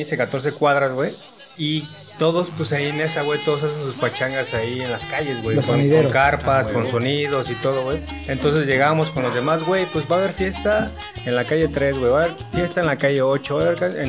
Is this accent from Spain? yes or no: no; Iztapalapa, Mexico City, Mexico; yo soy, soy nacido en Iztapalapa, pero nada, no, soy del barrio Nesa